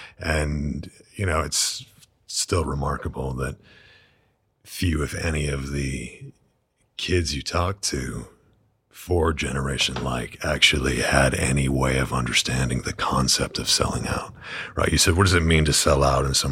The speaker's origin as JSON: {"language": "English", "region": "Maine", "country": "United States", "tie": "born or raised there", "said": "I mean, I grew up in Southern Maine and I watched a lot of movies"}